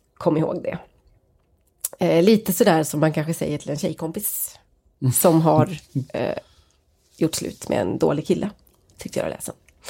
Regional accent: northern Sweden, Sweden; där jag kommer från så tycker vi liksom att i södra Sverige så är de ju att betrakta som från Medelhavet eller ja, någonting åt det hållet i alla fall.

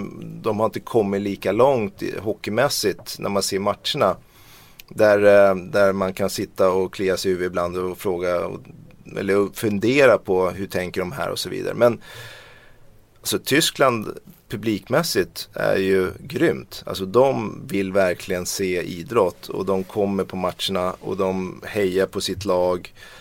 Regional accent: Sweden; Men om man är lite petig då, som vi svenskar är, och vill ha det på ett visst sätt och det ska vara struktur

